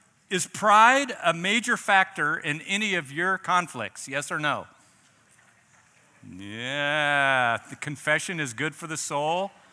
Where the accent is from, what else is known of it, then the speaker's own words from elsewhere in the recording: Miami, Florida, United States; I grew up in Miami.